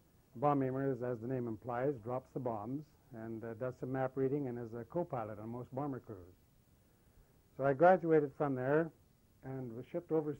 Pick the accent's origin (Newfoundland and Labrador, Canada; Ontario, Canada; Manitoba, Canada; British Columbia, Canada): British Columbia, Canada; Kelowna; also born or lived in Alberta; now in Vancouver, Canada; I was 18 when I joined up. I was from Kelowna, born in Alberta.